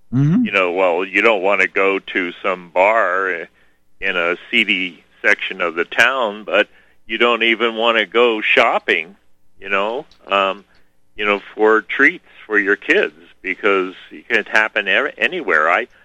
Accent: Montana, United States; we talk about this because we're from Montana

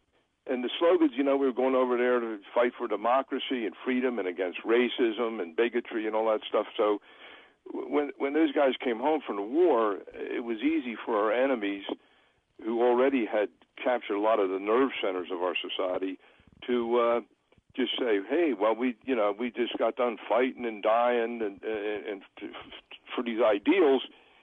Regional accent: Pennsylvania, United States; like, I was raised 40 miles outside of Philadelphia, and I think I remember the first time I ever actually saw a black person.

